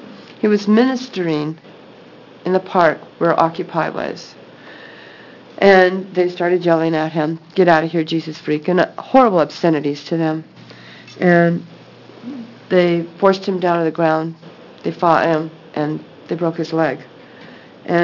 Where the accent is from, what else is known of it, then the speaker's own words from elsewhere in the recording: Eugene, Oregon, United States; I'm from Eugene.